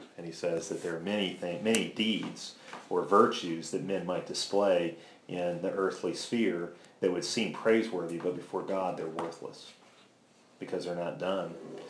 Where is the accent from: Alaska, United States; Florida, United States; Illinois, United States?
Illinois, United States; Chicago; I grew up in Chicago, where there are all these different suburbs that had kind of their own ethnic character.